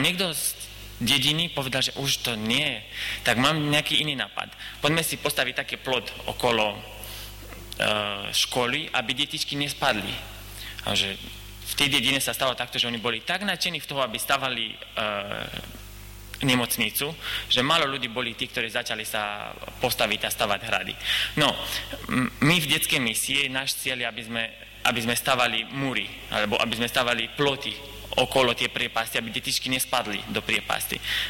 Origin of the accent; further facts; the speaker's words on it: Romania; Slovak is a second language; now in Slovakia; Ja som z Rumunska, tak v Rumunska som sa narodil a prišli sme si na Slovensku 6 rokov dozadu. Áno, tak sa ešte učím slovenčinu, sklonovanie mi ešte neide.